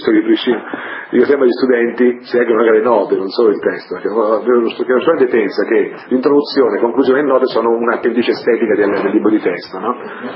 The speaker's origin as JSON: {"language": "Italian", "town": "Ascoli Piceno", "region": "Marche", "country": "Italy", "said": "io sono anch'io una persona del sud, io sono di Ascoli Piceno, che è un po' al confine, sono di Ascoli, nel sud o no"}